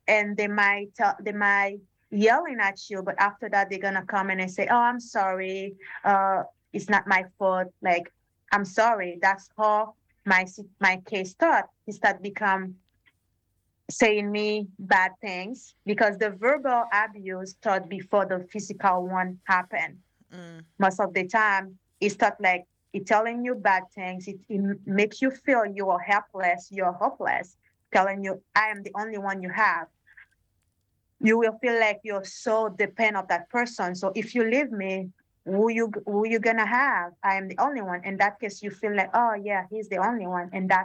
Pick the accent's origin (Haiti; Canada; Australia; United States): Haiti; I'm originally from Haiti, and in 2020 I went over there.